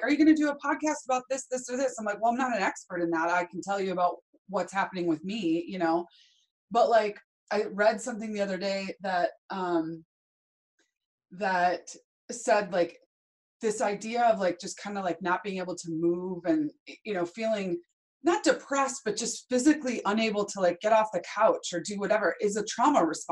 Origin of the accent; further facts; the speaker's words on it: Chicago, Illinois, United States; you know, I'm from Chicago and I'm thinking about like in New York City